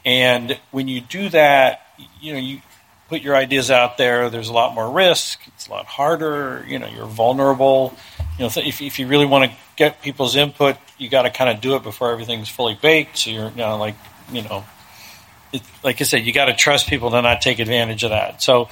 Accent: Ohio, United States; now in Chicago, United States; I am from the Midwest. I grew up here. I grew up in Ohio. I've been here since 1991 in Chicago.

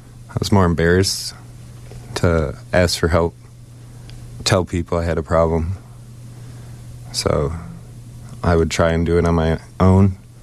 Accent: Chicago, Illinois, United States; Because I'm from Chicago, even Wilmette.

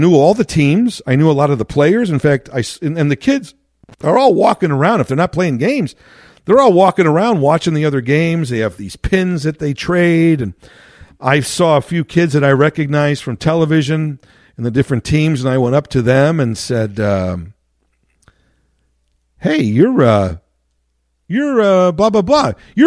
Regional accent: Chicago, Illinois, United States; And I said, Chicago. And he said, you're from Chicago? You drove from Chicago here?

